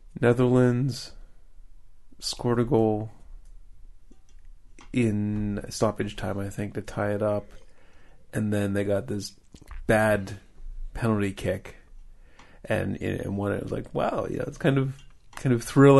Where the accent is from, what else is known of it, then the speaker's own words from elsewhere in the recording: United States; I don't even, you know, only care about the United States because I'm American, right?